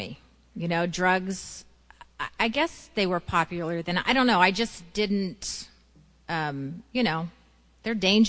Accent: San Bernardino, California, United States; And I'm an Eskimo from San Bernardino. Not a lot of us. And there are none now. It was an awful place to grow up. Hated it. It's smoggy, hot, horrible.

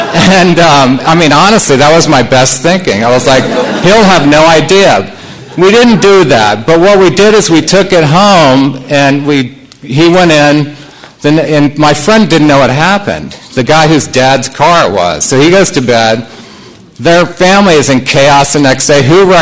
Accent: the South, United States; I played football. I'm from the South. I played football

